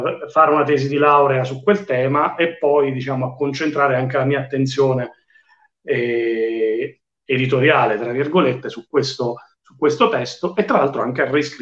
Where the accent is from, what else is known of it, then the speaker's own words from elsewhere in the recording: Pescara, Abruzzo, Italy; io da pescarese sono sempre portato a chiedermi perché